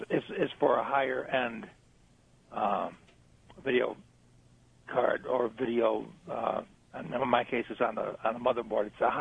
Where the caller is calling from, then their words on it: Auburn, New York, United States; Auburn, New York.